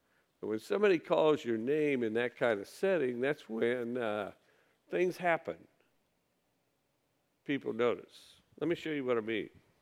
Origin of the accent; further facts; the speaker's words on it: Decatur, Illinois, United States; I moved here in 1998, and of course I grew up here in Decatur